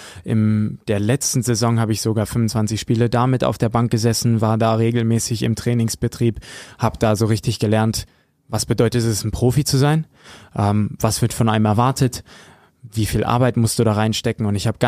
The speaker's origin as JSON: {"language": "German", "town": "Höxter", "region": "North Rhine-Westphalia", "country": "Germany", "said": "Ich komme aus Höxter, aus der Region, habe dann da in Beverung Rollhockey gespielt"}